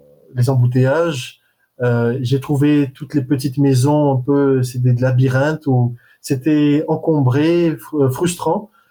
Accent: Diego-Suarez, Diana, Madagascar; je suis originaire de Diego. À présent, je travaille à Tana, je suis réalisateur et photographe.

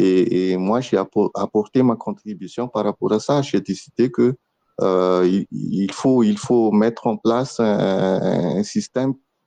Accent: Antsirabe, Vakinankaratra, Madagascar; born there; moi, je suis né à Antirapé, donc c'est un peu ma ville natale.

